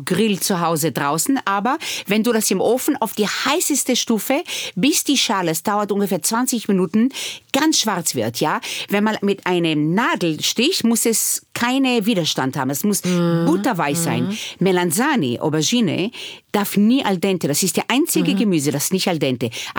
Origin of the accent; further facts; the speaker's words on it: Israel; German is a second language; Ich bin nicht ohne Alkohol aufgewachsen in Israel.